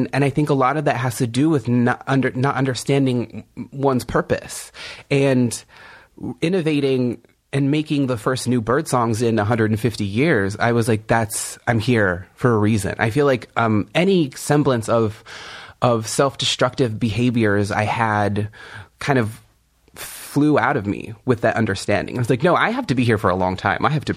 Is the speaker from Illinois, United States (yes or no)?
no; California, United States; And I'm from the Kumeyaay Nation in Southern California, and one of the cornerstones of our traditional music are these things called the bird songs, and they are epic song cycles.